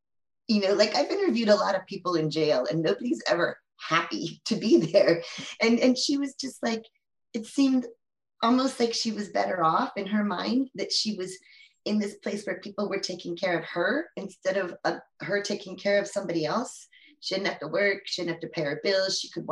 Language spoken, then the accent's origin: English; Maryland, United States; like I grew up in Maryland, really near where she grew up in Maryland.